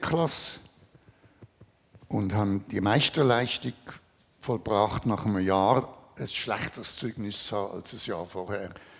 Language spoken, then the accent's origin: German; Zurich, Switzerland; also born or lived in Germany; Also aufgewachsen bin ich in Schwamendingen. Während dem Krieg waren wir in Deutschland. Mein Vater war dort an der Uni. 1945 ist die Schweiz zurück. Und dann in Zürich gewohnt und dann bin ich in die Schule.